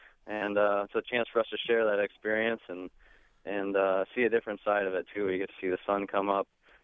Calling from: North Liberty, Iowa, United States; Hi there. I'm from North Liberty, Iowa.

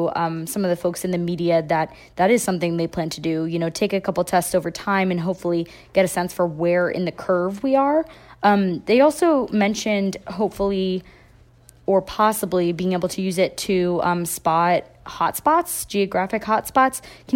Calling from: Delaware, United States; I'm calling from Newcastle County, Delaware

